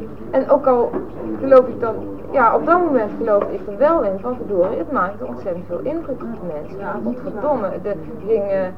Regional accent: Eindhoven, North Brabant, Netherlands; want ik kom uit Eindhoven dus.

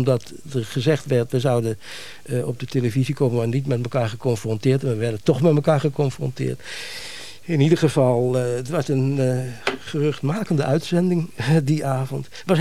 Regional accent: Amsterdam, North Holland, Netherlands; en ik ben een Amsterdammer

